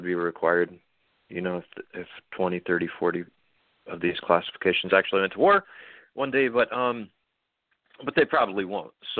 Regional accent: South Dakota, United States; I'm from South Dakota.

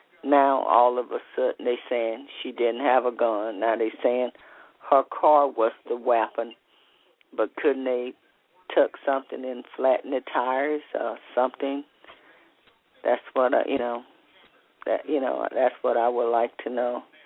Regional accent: Goshen, Mississippi, United States; I'm from Goshen, Mississippi.

